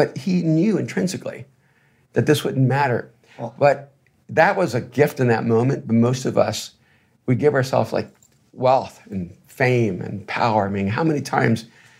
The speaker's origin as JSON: {"language": "English", "country": "El Salvador", "said": "I'm from El Salvador."}